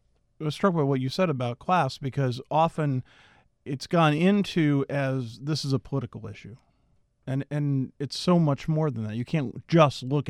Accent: Philadelphia, Pennsylvania, United States; And when I think of Pennsylvania, I grew up in Philadelphia

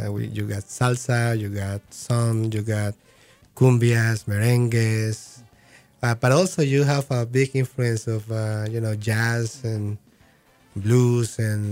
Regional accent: Guayaquil, Guayas, Ecuador; now in Atlanta, United States; I'm from Ecuador, Guayaquil, Ecuador.

